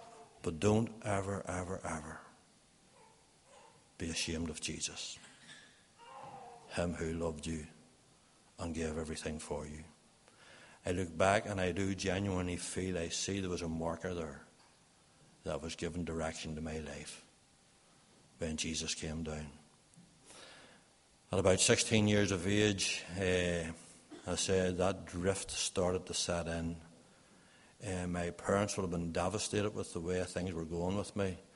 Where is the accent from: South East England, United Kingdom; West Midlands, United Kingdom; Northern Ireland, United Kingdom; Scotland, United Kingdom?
Northern Ireland, United Kingdom; Portadown; We were growing up in Portadown.